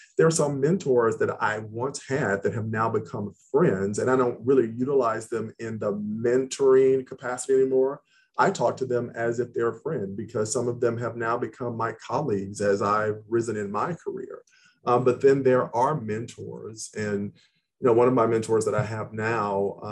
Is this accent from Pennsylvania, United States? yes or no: no; Louisiana, United States; now in Los Angeles, United States; this was during the time that I had relocated to Los Angeles. And so I'm originally from Louisiana.